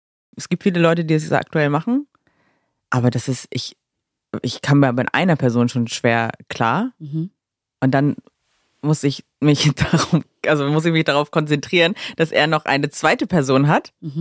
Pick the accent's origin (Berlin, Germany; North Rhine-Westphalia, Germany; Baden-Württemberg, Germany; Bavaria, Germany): Berlin, Germany; ich komme ja aus Berlin gebürtig, lebe mein Leben lang schon, habe zwar links, rechts mal gewohnt, aber Berlin ist halt meine Base